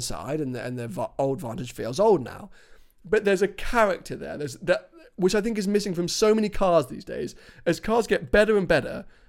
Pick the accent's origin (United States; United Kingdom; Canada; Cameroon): United Kingdom; Just for some reason, as a Brit, I feel like this weird, I just want them to do great things.